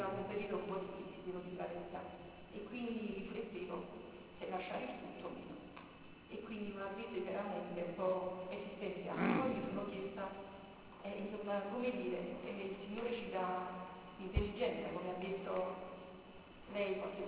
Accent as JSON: {"language": "Italian", "town": "Salerno", "region": "Campania", "country": "Italy", "lives_now": "Facciani, Italy", "said": "quindi sto in questa parrocchia, sono di Salerno, non sono di Palermo."}